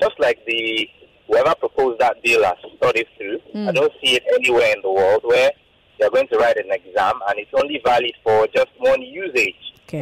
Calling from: Ogudu, Lagos, Nigeria; I'm calling from Ogudu.

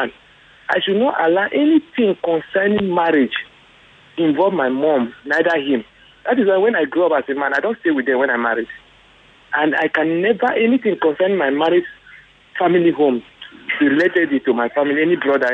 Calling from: Aja, Lagos, Nigeria; Yeah. I'm calling from Aja.

